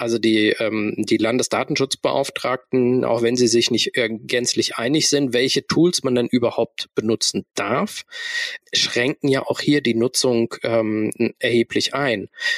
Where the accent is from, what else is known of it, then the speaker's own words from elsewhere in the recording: Rhineland-Palatinate, Germany; Hier in Rheinland-Pfalz, wo ich herkomme